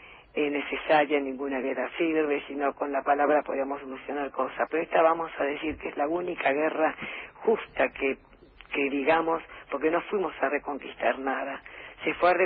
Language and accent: Spanish; Banfield, Buenos Aires Province, Argentina; Yo soy de Banfield, y el pueblo de Banfield es como que nos acompañó y nos sigue acompañando en todo